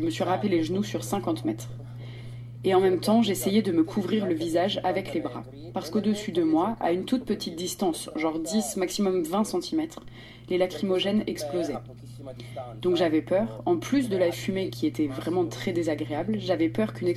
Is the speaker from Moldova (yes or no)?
yes; Moldova; now in Italy; Je suis de Moldavie. Je suis né en Moldavie, puis je suis allé en Italie. Je suis resté tellement d'années en Italie que j'ai eu la nationalité italienne.